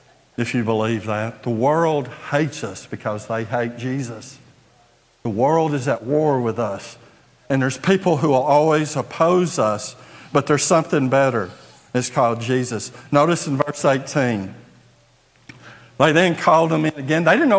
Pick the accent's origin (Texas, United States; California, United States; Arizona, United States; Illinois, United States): Texas, United States; Trinity; born there; I was born in Trinity, so I can say that.